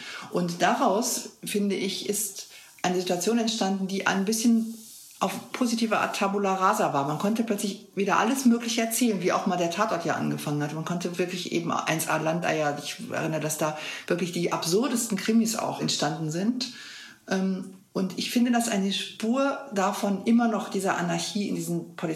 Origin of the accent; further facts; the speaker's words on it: West Germany, Germany; weil ich habe das als Wessi nicht verstanden